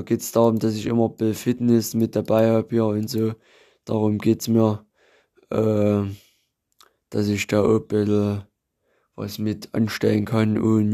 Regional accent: Zittau, Saxony, Germany; dann habe ich natürlich hier in meiner Heimatstadt in Zittau geguckt

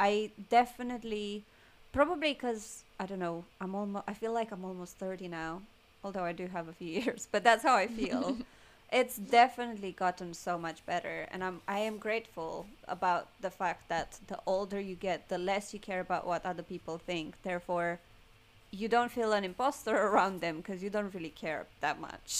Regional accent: Romania; I remember just growing up in Romania

